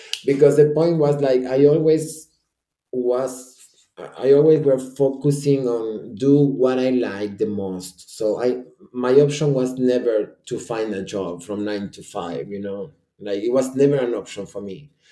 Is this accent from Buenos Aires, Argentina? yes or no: yes; Buenos Aires, Argentina; now in Italy; I came from Buenos Aires, from Argentina, where it's a place that if you don't run, you get shot